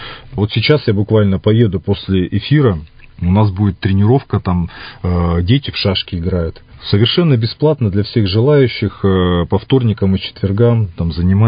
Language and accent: Russian; Irkutsk, Irkutsk Oblast, Russia; Я коренной иркутянин.